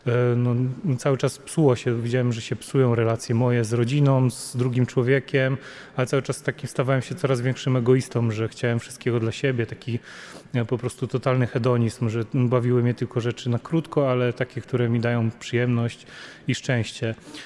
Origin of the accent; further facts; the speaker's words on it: Kudowa-Zdrój, Lower Silesian Voivodeship, Poland; ja pochodzę z małej miejscowości Kudowa-Zdrój, to jest na Dolnym Śląsku, zaraz przy granicy z Czechami. Wychowywałem się w takiej rodzinie katolickiej